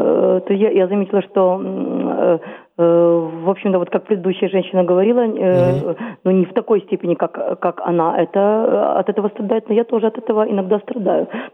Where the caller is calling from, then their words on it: Kyiv, Ukraine; я из Киева.